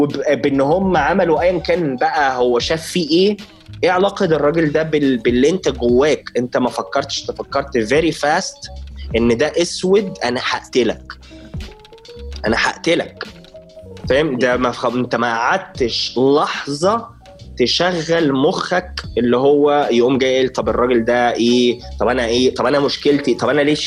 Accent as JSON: {"language": "Arabic", "country": "Egypt", "said": "طب ما احنا عارفين ان المصريين كنا دايما في برا مثلا"}